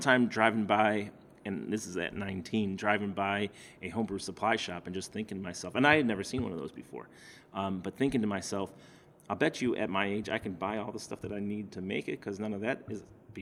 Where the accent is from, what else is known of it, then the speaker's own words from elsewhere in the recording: Bellwood, Illinois, United States; Well, I grew up in a town called Bellwood, if you're familiar with where that is. Or it's around, like, Elmhurst, Westche